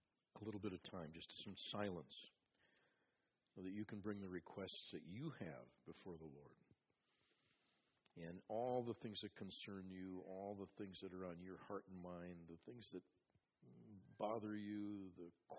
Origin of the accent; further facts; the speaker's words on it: Twin Cities, Minnesota, United States; I grew up in the Twin Cities, and I went over this bridge numerous times